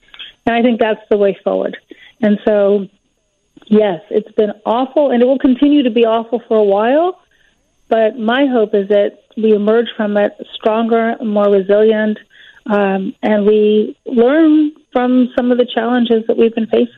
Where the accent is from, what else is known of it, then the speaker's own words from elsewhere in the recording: Chicago, Illinois, United States; When the music stopped, I was in New York, and needless to say, no one back home in Chicago is interested in me returning from New York